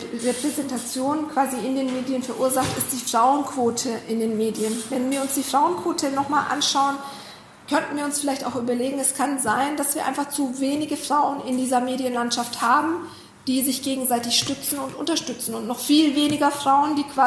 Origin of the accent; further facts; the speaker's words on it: Augsburg, Bavaria, Germany; ich bin in der dritten Generation in Deutschland, ich bin in Augsburg geboren und aufgewachsen